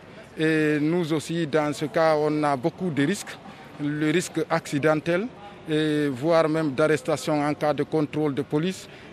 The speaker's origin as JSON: {"language": "French", "country": "Guinea", "moved": "yes", "lives_now": "Belgium", "said": "Moi, je suis de la Guinée."}